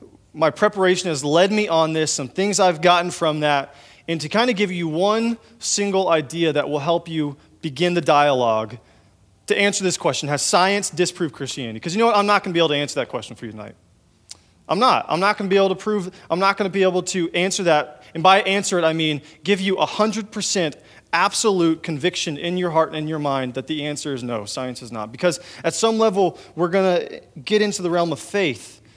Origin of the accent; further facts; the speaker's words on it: Texas, United States; now in Missouri, United States; When I moved to Missouri, I'm originally from Texas.